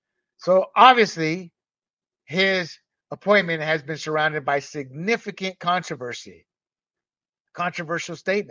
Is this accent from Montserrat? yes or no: no; Panama; I was born and raised in Panama as an American citizen.